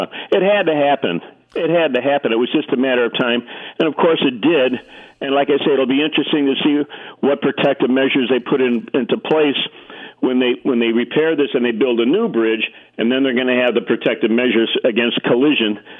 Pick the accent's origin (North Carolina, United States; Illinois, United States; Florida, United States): Illinois, United States; Chicago; when I was young, I grew up in Chicago